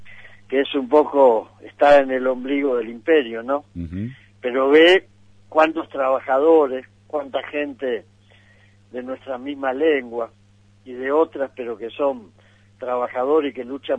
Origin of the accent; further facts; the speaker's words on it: Argentina; somos de Argentina, la Central de Trabajadores.